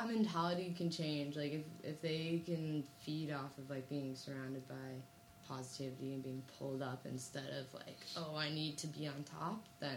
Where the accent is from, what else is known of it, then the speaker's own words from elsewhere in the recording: Arizona, United States; now in China; I'm from Arizona.